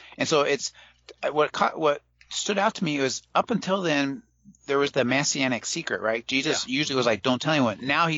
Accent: California, United States; I grew up in California, so yeah, I can remember waking up and thinking my brother was shaking the bunk bed

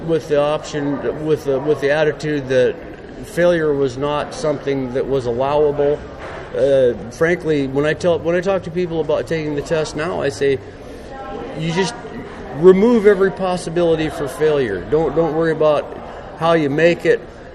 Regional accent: Montana, United States

